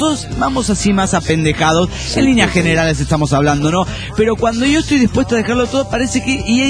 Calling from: Trelew, Chubut, Argentina; de Trelew, Argentina.

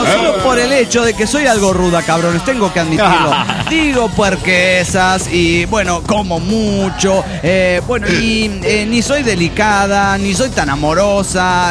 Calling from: Cancún, Quintana Roo, Mexico; de Cancún, Quintro Roo.

